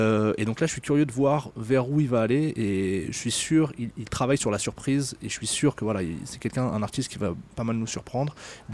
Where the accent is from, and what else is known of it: Meknès, Fès-Meknès, Morocco